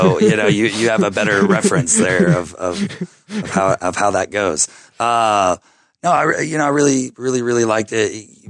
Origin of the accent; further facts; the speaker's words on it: Texas, United States; You know, I'm from Texas. I will literally eat anything.